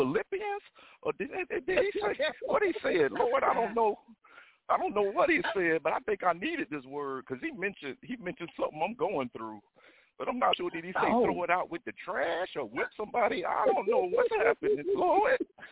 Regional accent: the South, United States; But I don't see myself driving up there in all that cold. I'm from the South.

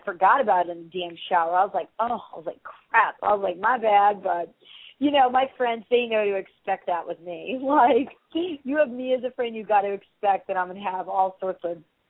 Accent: New York, United States; But I remember times like growing up in New York and stuff like that.

